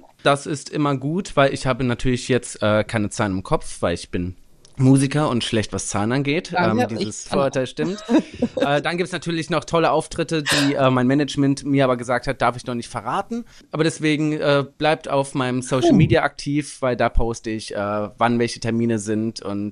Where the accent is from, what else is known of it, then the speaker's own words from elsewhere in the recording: Lake Constance, Germany; Ist wunderschön, ist immer noch meine Heimat